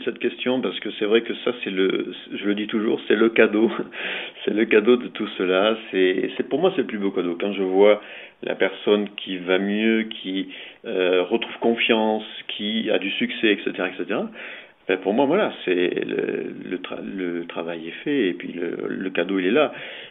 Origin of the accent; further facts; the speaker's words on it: France; now in Switzerland; moi, je vis en Suisse. Je vis entre Lausanne et Berne en Suisse. Je suis français d'origine, mais je vis en Suisse depuis quelques années.